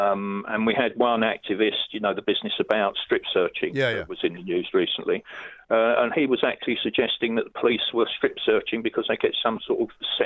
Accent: London, United Kingdom; And I'm talking as a Londoner from inner city estates that know the streets

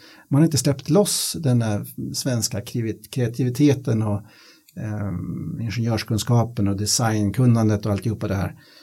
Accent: Sweden; som vi svenskar kanske varit, för lagoma då

